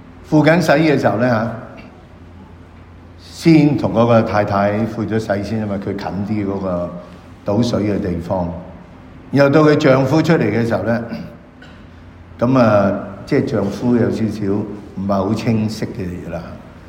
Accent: Hong Kong; 咁我例佢啦，即係我香港人啊

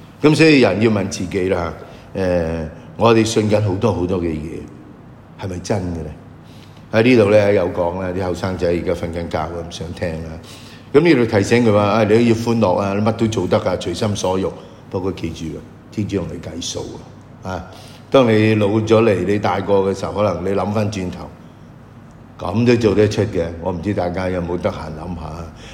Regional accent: China; 但我哋中國人嘅字有好美麗嘅

